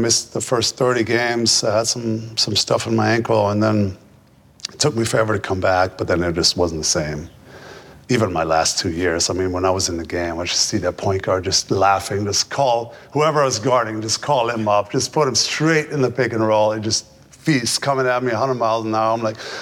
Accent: Germany; I grew up in Germany, right?

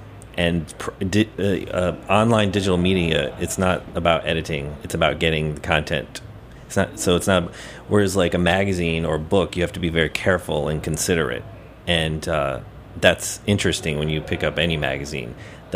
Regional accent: New Orleans, Louisiana, United States; I grew up in New Orleans, and New Orleans is a very food city.

